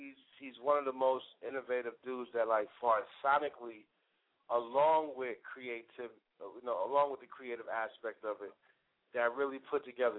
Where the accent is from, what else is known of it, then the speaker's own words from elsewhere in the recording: Queens, New York, United States; So it was a different way. I grew up in Queens.